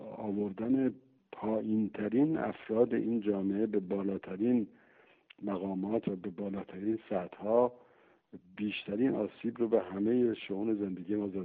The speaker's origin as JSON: {"language": "Persian", "country": "Iran", "moved": "yes", "said": "بعد که از ایران بیرون آمدم"}